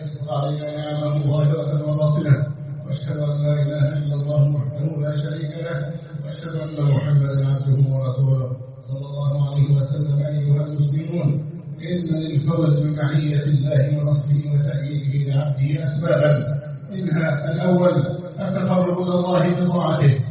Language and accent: Arabic; Egypt